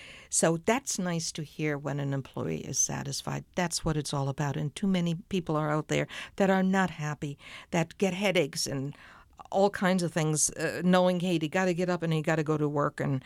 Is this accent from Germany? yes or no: yes; Fulda, Hesse, Germany; And I went back to my hometown Fulda